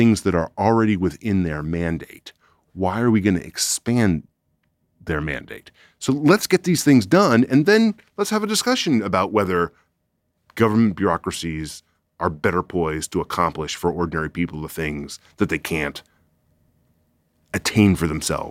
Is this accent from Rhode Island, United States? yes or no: yes; Rhode Island, United States; And like, the Rhode Island DMV, I'm from Rhode Island. I love those guys.